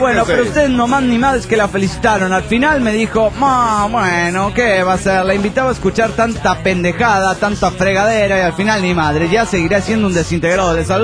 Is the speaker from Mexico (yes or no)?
yes; Puebla, Mexico; de aquí del estado de Puebla